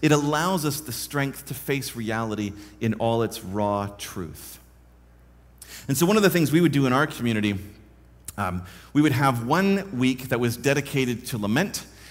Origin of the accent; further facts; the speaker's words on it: Vancouver, British Columbia, Canada; also born or lived in Ontario / Toronto; Like in Vancouver, if I'm lost, and I'm not because I grew up in Vancouver, but I always knew, look north, that's the mountains.